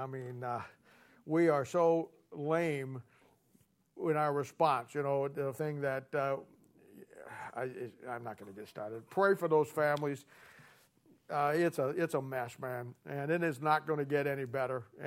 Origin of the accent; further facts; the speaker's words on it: United States; But hey, at the end of the day, you know, I'm an American. I served my country, as many of you did.